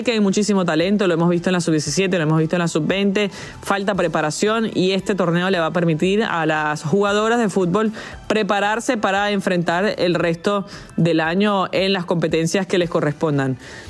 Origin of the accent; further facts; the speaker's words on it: Venezuela; nos da mucha satisfacción como venezolanos ver el talento que se está desarrollando en nuestro país.